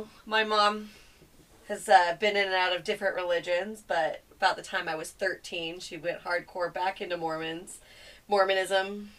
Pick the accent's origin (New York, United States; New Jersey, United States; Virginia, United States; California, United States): California, United States; now in Washington, United States; I grew up in California, I moved out to Washington